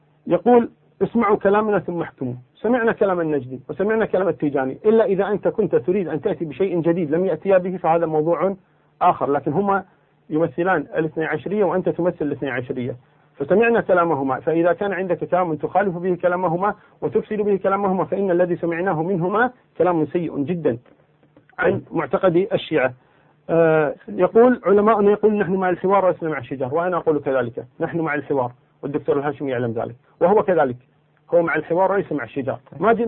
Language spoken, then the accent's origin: Arabic; Kuwait; أنا من أهل الكويت، أنا أعلم منك بذلك.